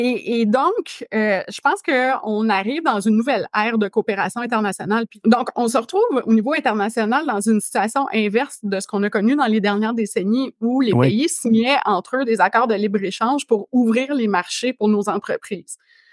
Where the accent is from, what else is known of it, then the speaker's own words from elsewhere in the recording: Quebec, Canada; tu sais moi premièrement je suis québécoise.